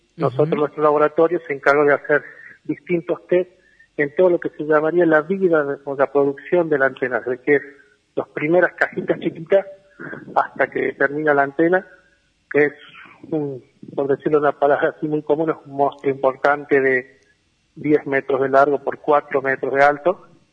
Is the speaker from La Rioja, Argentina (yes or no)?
yes; Chilecito, La Rioja, Argentina; also born or lived in San Juan; yo nací en San Juan y muy chico, a los 2 años, ya me fui a vivir a Chilecito, así que me crié allá en Chilecito. Soy chileciteño por opción